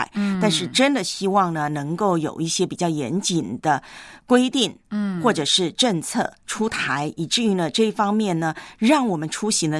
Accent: Taiwan; 就是在老家啊，我的老家台湾呢不但是有水患

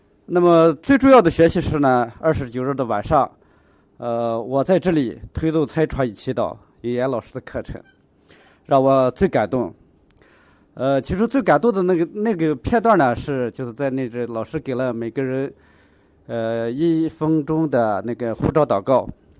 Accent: Gansu, China; 我是来自甘肃的

